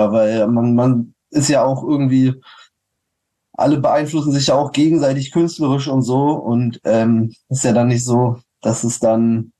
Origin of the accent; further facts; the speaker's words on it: Berlin, Germany; Auch als Berliner.